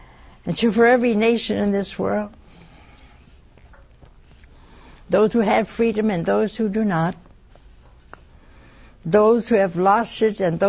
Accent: United States; Everybody's going to think I'm Irish, and I'm not. I'm Italian. But I prayed for any other country. They think I was from that country. No, I'm not. I'm an American.

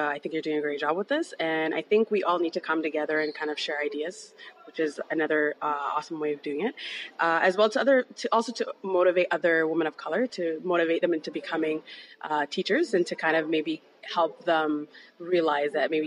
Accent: Ottawa, Ontario, Canada; So I was born and raised here in Ottawa.

